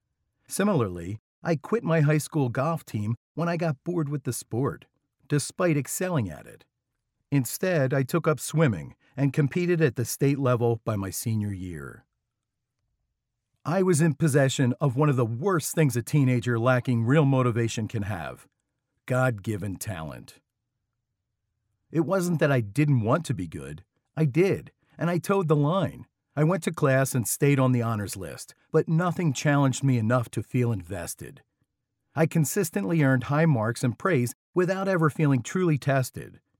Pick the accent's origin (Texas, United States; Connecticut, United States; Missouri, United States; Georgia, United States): Connecticut, United States; Middlefield; Bruce Eagleson, a close family friend who had been a mentor to me growing up in Middlefield, Connecticut.